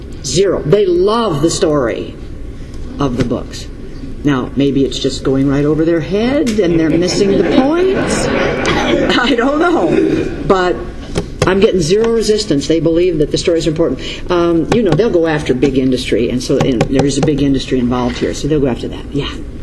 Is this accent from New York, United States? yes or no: yes; New York, United States; also born or lived in California; I grew up in New York State when it was number one, and I watched what came in because I'm older than I look. And so I watched it disintegrate, and then I lived in California when it went from number two to near the bottom.